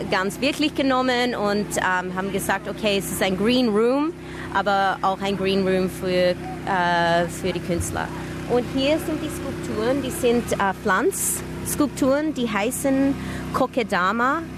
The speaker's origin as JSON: {"language": "German", "country": "Australia", "tie": "born or raised there", "also_born_or_lived": "Graz", "said": "ich bin in Graz geboren und in Australien aufgewachsen, aber dann habe ich in Graz wieder studiert."}